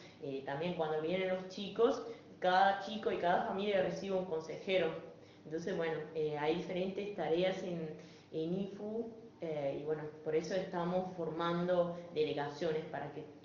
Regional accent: Switzerland; Spanish is a second language; yo soy de Suiza. Hace 5 años hice mi intercambio en Chile, cuando tenía los 16 años. De ahí volví

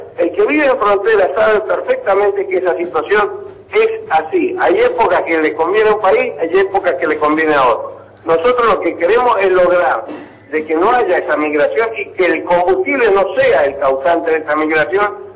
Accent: Argentina; tenemos que apoyarlo como argentinos

